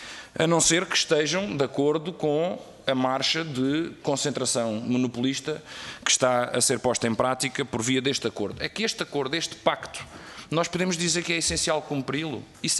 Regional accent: Portugal; Eu lamento, como comunista e como português

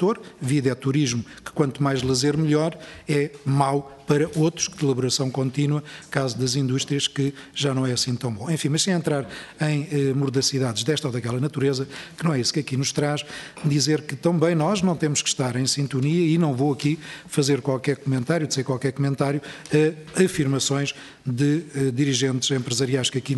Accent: Portugal; nós temos consciência, somos portugueses

